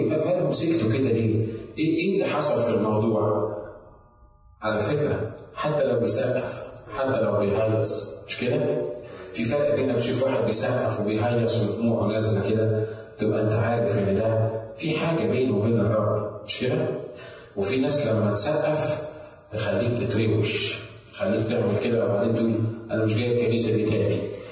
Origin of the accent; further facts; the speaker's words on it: Upper Egypt, Egypt; في بلد عندنا في الصعيد